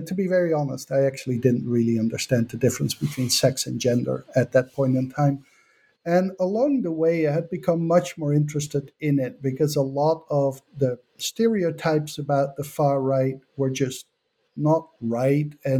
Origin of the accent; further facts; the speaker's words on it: Netherlands; I come from the Netherlands, which is nowhere near as emancipated as it thinks it is.